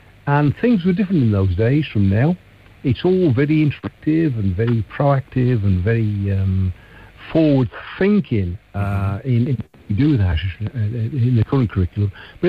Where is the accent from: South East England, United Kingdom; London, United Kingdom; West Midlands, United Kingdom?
West Midlands, United Kingdom; Blackheath; I was born and bred in Blackheath, and until I moved to the Welsh borders, I've lived and worked all my life within 5 miles of where I was born.